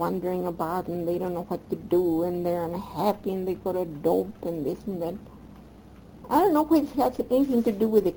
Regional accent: United States; And in a way, although I grew up in the United States and I love dearly this country

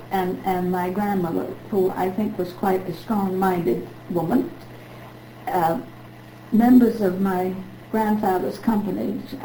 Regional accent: Quincy, Massachusetts, United States; born there; I was born in Quincy, Massachusetts, in the section of Quincy which is known as Wollaston.

